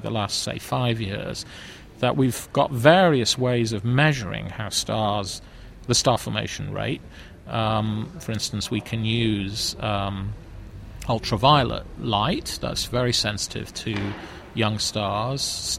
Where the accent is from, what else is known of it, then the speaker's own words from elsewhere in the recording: Wales, United Kingdom; So I was brought up in Wales